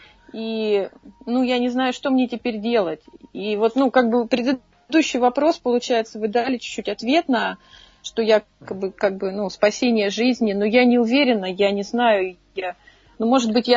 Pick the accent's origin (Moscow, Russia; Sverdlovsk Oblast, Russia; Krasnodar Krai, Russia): Moscow, Russia; Я из Москвы.